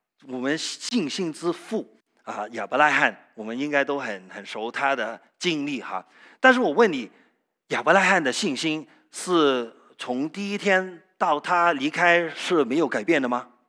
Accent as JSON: {"language": "Chinese", "country": "Canada", "tie": "born or raised there", "said": "我是很小就在加拿大长大了。"}